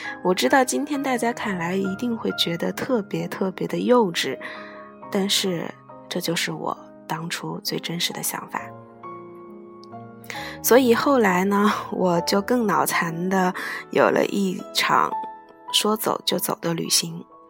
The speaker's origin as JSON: {"language": "Chinese", "region": "Liaoning", "country": "China", "tie": "born or raised there", "said": "我的家乡远在2264公里以外的辽宁，跨越大半个中国来到浙江，只为学习茶文化。"}